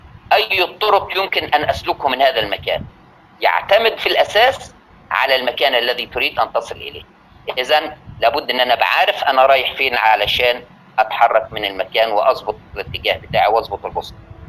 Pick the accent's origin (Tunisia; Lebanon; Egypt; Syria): Egypt; وهقول لك مثلا على سبيل المثال، عندنا في مصر